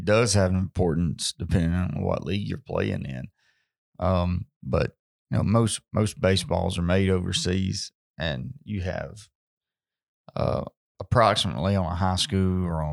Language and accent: English; Mississippi, United States; I'm from Monroe County. I went to school at Hatley, married a girl from Ripley, Anna, and we have three beautiful children.